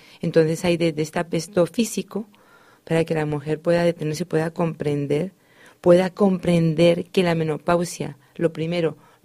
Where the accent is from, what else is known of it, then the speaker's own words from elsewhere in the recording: Colombia; also born or lived in Spain; como soy colombiana española